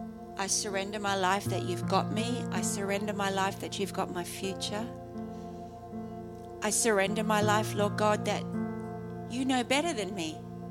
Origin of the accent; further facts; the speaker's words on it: Australia; And I'm an Aussie chick.